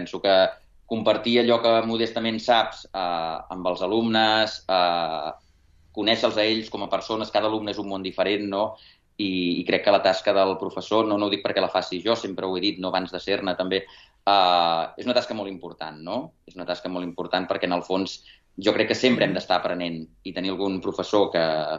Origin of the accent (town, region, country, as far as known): Sabadell, Catalonia, Spain